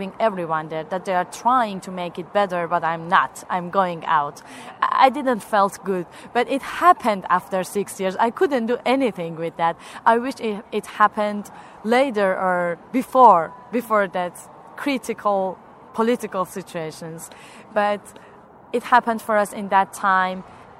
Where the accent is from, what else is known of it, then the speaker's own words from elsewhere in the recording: Iran; English is a second language; now in Guelph, Canada; I'm from Iran.